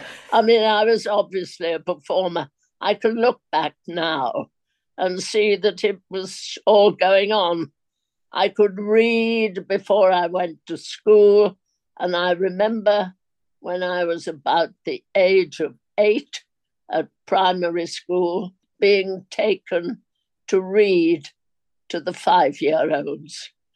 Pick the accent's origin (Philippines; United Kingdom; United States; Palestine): United Kingdom; Birkenhead, North West England; also born or lived in Higher Tranmere; I was born in Birkenhead and lived in Higher Tranmere